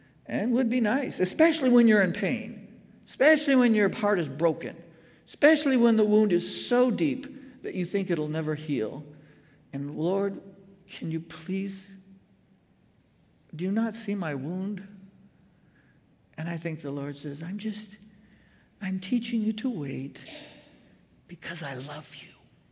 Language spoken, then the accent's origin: English; Brazil; I grew up in Brazil